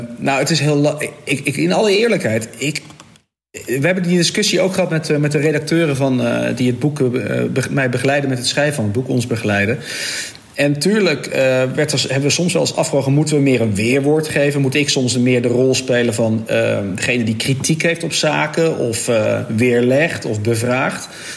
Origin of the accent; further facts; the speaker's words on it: Belgium; now in Netherlands; ik heb zelf ook een biculturele achtergrond als Belg.